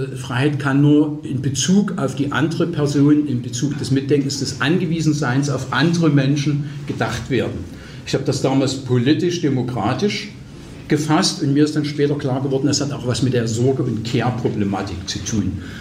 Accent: Dresden, Saxony, Germany; Dresden, das ist meine Heimatstadt, in Sachsen, in Deutschland

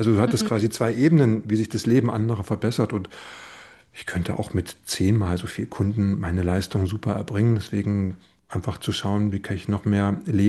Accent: Germany; Ich bin ja noch so ein Kind der DDR

